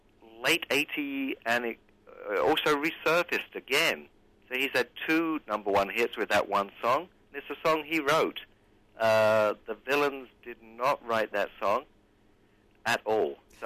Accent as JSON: {"language": "English", "region": "London", "country": "United Kingdom", "tie": "born or raised there", "said": "I was brought up in East London in a place called Forest Gate, and the houses either side of me were Jamaicans. So we were a white family with 6 kids, poor"}